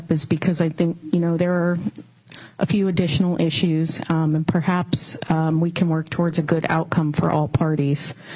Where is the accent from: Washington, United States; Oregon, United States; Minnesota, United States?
Washington, United States; Black Diamond; now in Bellevue, United States; But I live in Bellevue, and I grew up in Black Diamond.